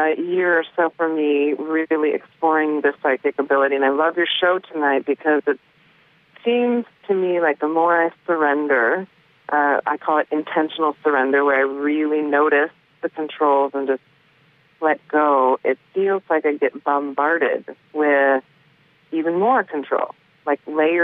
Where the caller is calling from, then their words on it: Chicago, Illinois, United States; I'm calling from Chicago.